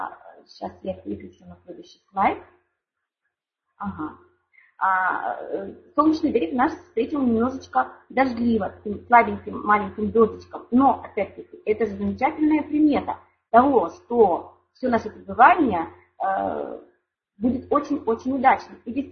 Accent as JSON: {"language": "Russian", "town": "Tyumen", "region": "Tyumen Oblast", "country": "Russia", "said": "я из Тюмени."}